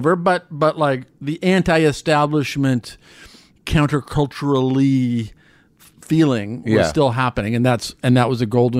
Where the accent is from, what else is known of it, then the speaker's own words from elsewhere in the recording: Omaha, Nebraska, United States; I mean, that's growing up in Omaha.